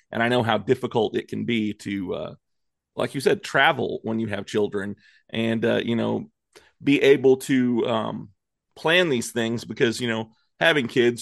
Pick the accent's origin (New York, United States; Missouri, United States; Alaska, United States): Missouri, United States; Independence; born there; I'm from that area myself. I was born in Independence, Missouri.